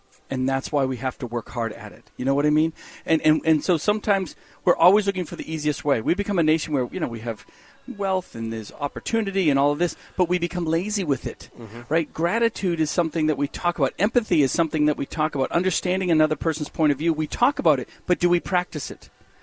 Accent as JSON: {"language": "English", "region": "New England", "country": "United States", "said": "Now, we're from New England, right? So we all like to bust balls."}